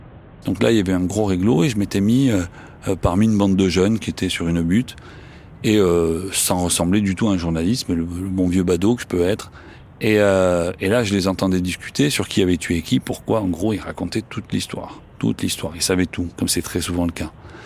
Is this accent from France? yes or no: yes; Marseille, Provence-Alpes-Côte d'Azur, France; accent: Marseille; alors l'accent, je suis désolé, hein, j'ai un accent marseillais